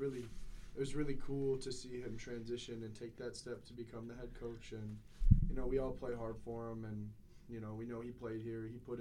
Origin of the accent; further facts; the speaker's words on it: Green Bay, Wisconsin, United States; I'm from Green Bay. There's no way you just said that.